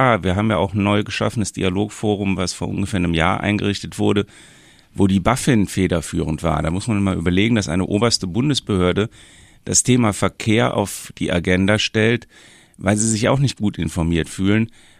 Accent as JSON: {"language": "German", "town": "Bonn", "region": "North Rhine-Westphalia", "country": "Germany", "tie": "born or raised there", "said": "Ich bin gebürtiger Bonner und habe mein Büro in Siegburg."}